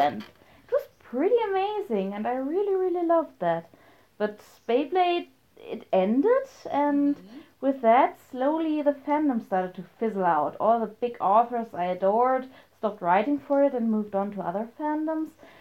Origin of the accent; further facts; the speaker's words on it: Germany; Yes, yes, we could, since I am from Germany.